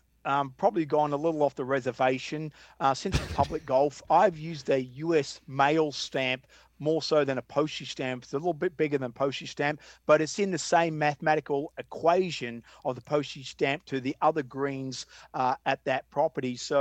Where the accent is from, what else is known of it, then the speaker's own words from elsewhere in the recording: Victoria, Australia; growing up in Sandbelt, Australia